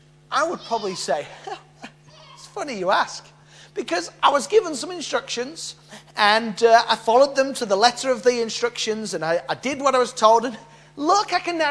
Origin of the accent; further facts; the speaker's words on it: Yorkshire and the Humber, United Kingdom; Now, I'm from Yorkshire, and there's lots of great things about Yorkshire.